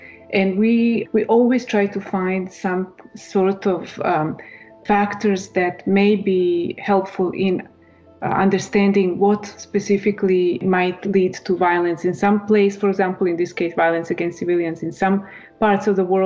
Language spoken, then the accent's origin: English; Croatia; now in Europe; I'm originally from Croatia